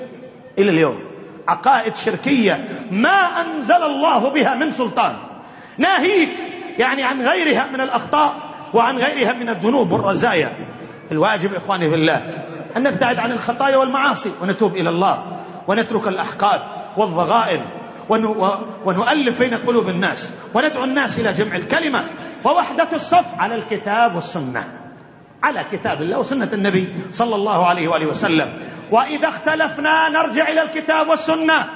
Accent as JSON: {"language": "Arabic", "country": "Yemen", "said": "خاصة عندنا في اليمن"}